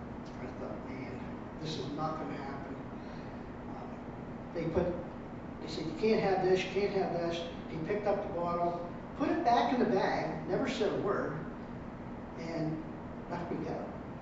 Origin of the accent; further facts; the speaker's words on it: Fort Hood, Texas, United States; born there; Well, I was born in Fort Hood, Texas. So I thought, I got to go back to my home state and help these people after their hurricane.